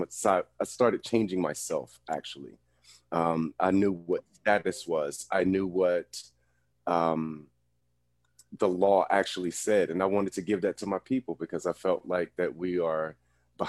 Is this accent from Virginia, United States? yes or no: yes; Virginia, United States; born there; also born or lived in East Coast; Well, I was born in Virginia. I've been up and down the East Coast.